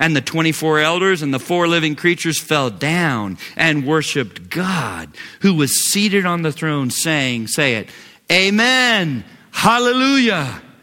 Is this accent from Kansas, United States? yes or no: no; Knoxville, Tennessee, United States; I grew up in Knoxville. I sold Cokes at Neyland Stadium just so I could get in free